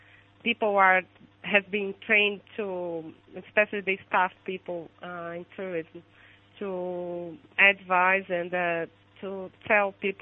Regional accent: Brazil; English is a second language; From Brazil.

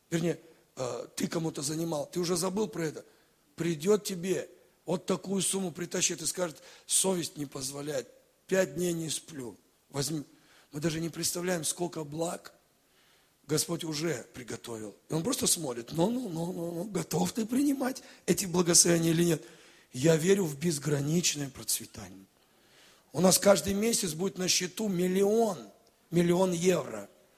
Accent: Latvia; И мы будем гордиться, говорить, я из Латвии.

